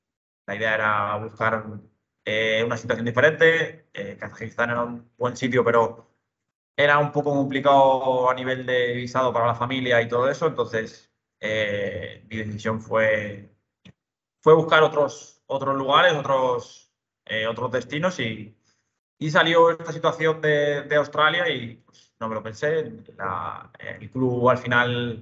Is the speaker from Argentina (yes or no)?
no; Madrid, Community of Madrid, Spain; Yo soy de Madrid, soy de Vallecas. Yo estuve jugando por mi barrio, en el equipo que se llama Vallecas